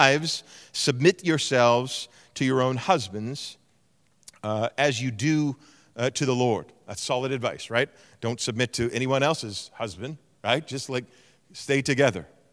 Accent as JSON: {"language": "English", "country": "Canada", "said": "I didn't just bring my Canadian presupposition and force all the Turkish people to just interact with me as a Canadian only."}